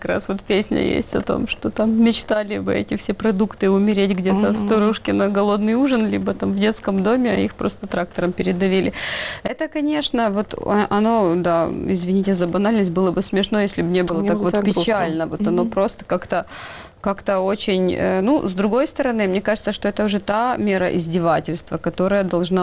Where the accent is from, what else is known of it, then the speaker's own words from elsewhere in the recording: Ukraine; Russian is a second language; как каждый нормальный украинец, конечно же